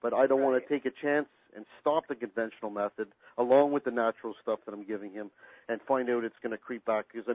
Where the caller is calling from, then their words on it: Toronto, Ontario, Canada; I'm calling from Toronto, Canada.